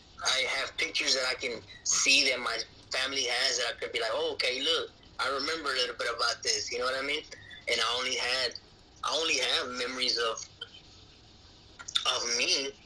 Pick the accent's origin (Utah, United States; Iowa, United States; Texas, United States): Texas, United States; moved away as an adult; also born or lived in California; now in Monterrey, Mexico; I was born here in Monterrey, Mexico. So when I was 14 months old, I went to California. We migrated to the U.S. And from California, when I was five, we went to Texas from five and up, right?